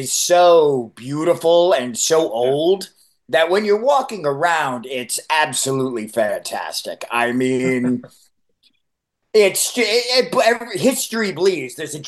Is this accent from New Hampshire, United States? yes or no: yes; New Hampshire, United States; I grew up in New Hampshire, and of course, I got the music bug when I was 17 or so.